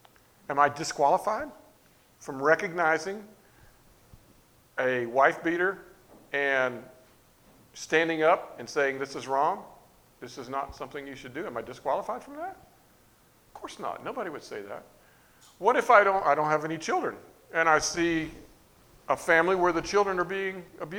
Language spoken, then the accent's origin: English; United States; That's genetically, I was raised in the United States.